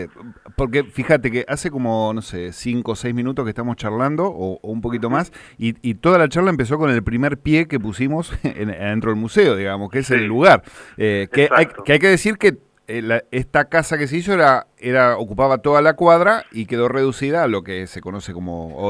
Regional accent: La Plata, Buenos Aires Province, Argentina; somos platense y no conocemos un montón de cosas de La Plata.

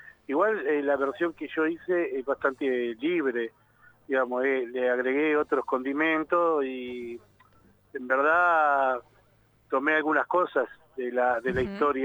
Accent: Zárate, Buenos Aires Province, Argentina; Mirá, yo soy de la ciudad de Zárate, digamos, al norte de la provincia de Buenos Aires.

